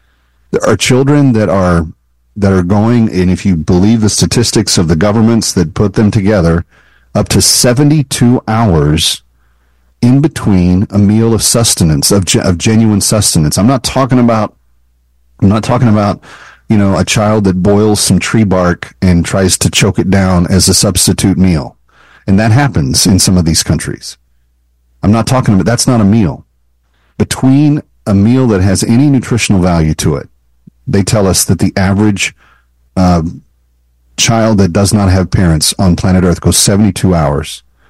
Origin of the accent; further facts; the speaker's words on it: United States; because just being an American, they think that you're automatically wealthy